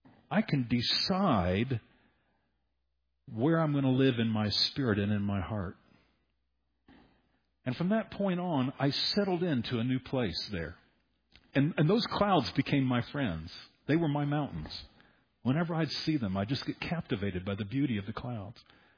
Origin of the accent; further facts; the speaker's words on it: Wyoming, United States; somebody decided they wanted to take me out because they knew I was from Wyoming to a park.